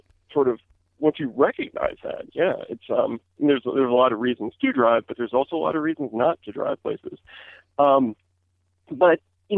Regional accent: Maryland, United States; Like I said, I grew up in Maryland, in the middle of, you know, eastern hardwood forest

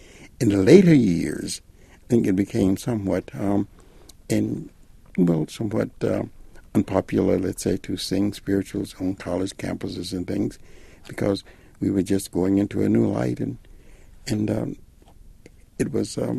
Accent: South Carolina, United States; Well, you must remember I was raised in South Carolina, and my grandfather was a Baptist minister.

